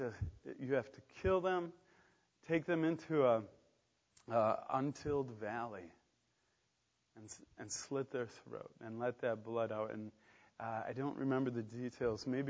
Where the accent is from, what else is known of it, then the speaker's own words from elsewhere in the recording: United States; I don't know about you, but growing up in America today, it's easy when you hang around with a lot of of lukewarm Christians